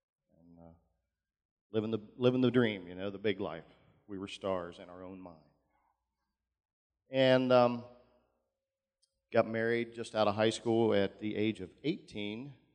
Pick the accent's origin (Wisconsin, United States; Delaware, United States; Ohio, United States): Ohio, United States; Zanesville; I was born in Zanesville way back in February of 1960 to … both of Zanesville, and they still reside in Zanesville.